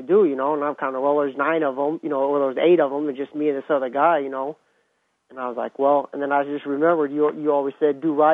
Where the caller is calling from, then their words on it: Larned, Kansas, United States; Yeah, I was calling from Larned.